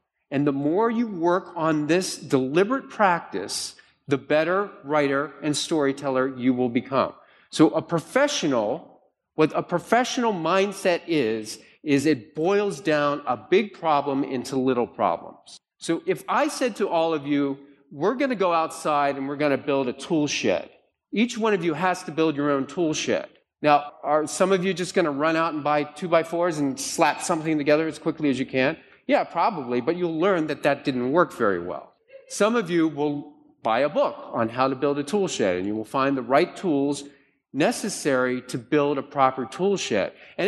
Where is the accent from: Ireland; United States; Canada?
Ireland; I'm Irish, and there's no better storyteller than a drunk Irish guy at a bar.